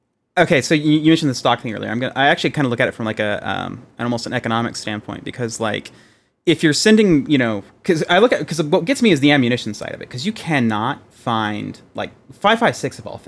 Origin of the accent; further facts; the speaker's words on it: Texas, United States; Being a Texan, I grew up around guns.